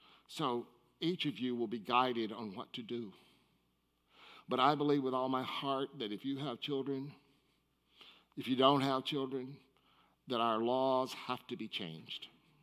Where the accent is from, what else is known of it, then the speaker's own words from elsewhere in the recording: the South, United States; growing up in the South, I thought to myself, wow, God, I am really, God, I am okay with hunting rifles for sport.